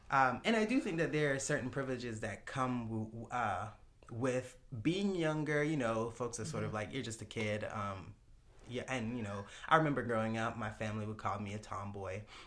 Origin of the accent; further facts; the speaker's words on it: Jamaica; when I look back at my time growing up in Jamaica, I've always been genderqueer.